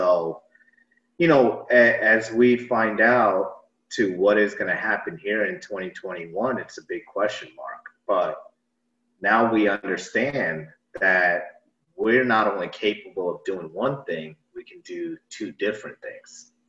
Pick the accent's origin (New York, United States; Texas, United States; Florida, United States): New York, United States; New York City; moved away as an adult; now in Atlanta, United States; I'm originally from New York City. Was there about for 32 years. But now I reside down here in Atlanta.